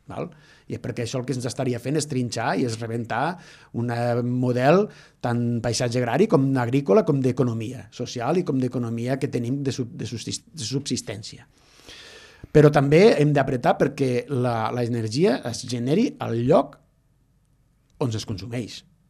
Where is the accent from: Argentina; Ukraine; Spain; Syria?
Spain; Falset, Catalonia